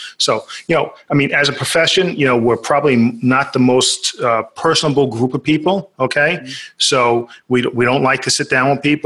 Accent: New York, United States; New York.

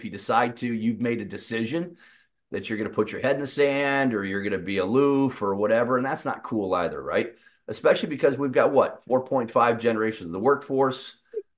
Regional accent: Indianapolis, Indiana, United States; I'm from Indianapolis, so you know, I got to go there.

